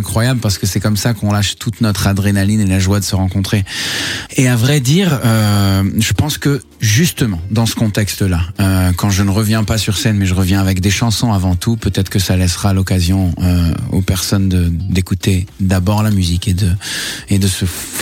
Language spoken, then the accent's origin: French; Tel Aviv, Tel Aviv District, Israel; évidemment mon enfance à Tel Aviv, les musiques orientales, les sons méditerranéens.